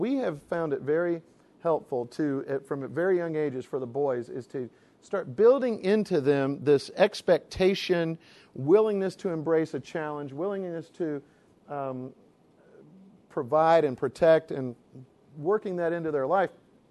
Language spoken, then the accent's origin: English; Florida, United States; I grew up in Florida. It's biblical to hate snakes.